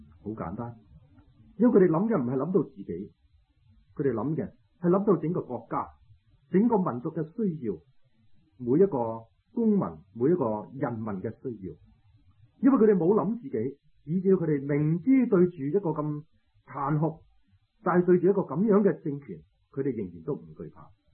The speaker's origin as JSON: {"language": "Chinese", "country": "China", "tie": "born or raised there", "said": "我自己本身在中国大陆长大"}